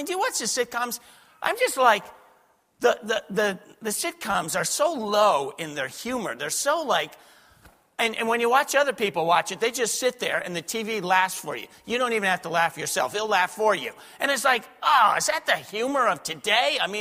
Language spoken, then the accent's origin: English; New York City, New York, United States; Now, you have to realize, I grew up in New York City, New Jersey.